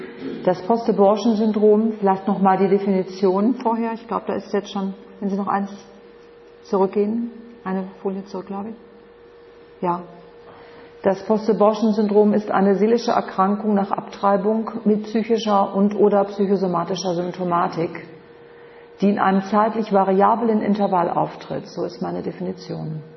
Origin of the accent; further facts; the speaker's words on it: Münster, North Rhine-Westphalia, Germany; ich komme aus Münster, das sind ungefähr 300.000 Einwohner.